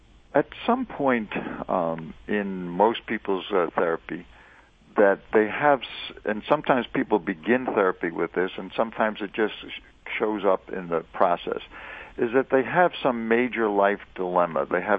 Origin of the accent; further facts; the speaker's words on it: Staten Island, New York, United States; also born or lived in Brooklyn; No, actually, I was born in Brooklyn and lived there until I was 9, and then did most of my growing up on Staten Island, one of the other boroughs of the city of New York.